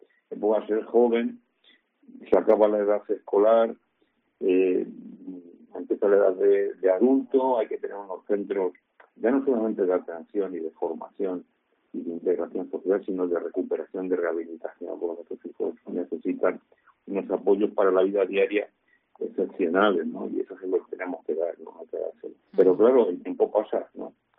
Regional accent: Ávila, Castile and León, Spain; vinimos de Ávila por el problema de nuestro hijo

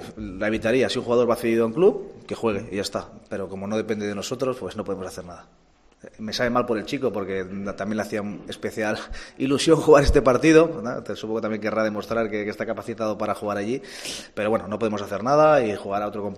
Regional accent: Las Palmas, Canary Islands, Spain; no me condiciona porque yo soy de Las Palmas

